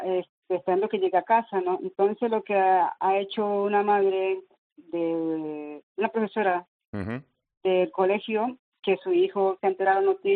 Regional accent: Costa Rica; De Costa Rica.

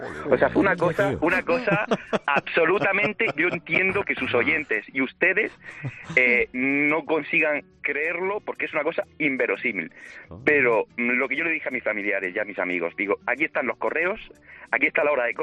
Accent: Murcia, Region of Murcia, Spain; yo me encontraba por circunstancias en Madrid, yo soy de Murcia

